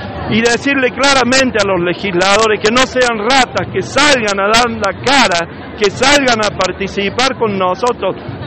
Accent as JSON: {"language": "Spanish", "region": "Córdoba", "country": "Argentina", "said": "yo soy de acá de Córdoba, geógrafo"}